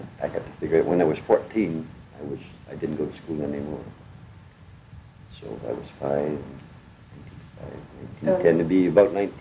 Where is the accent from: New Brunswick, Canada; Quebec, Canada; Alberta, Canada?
New Brunswick, Canada; Dipper Harbor; Well, as far as I know, I think I was born right in Dipper Harbor.